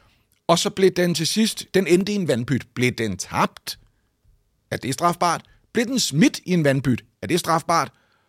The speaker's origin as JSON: {"language": "Danish", "country": "Iran", "moved": "yes", "lives_now": "Denmark", "said": "jeg, min familie, vi kom til Danmark fra Iran, fordi dernede må man ikke gøre de her ting."}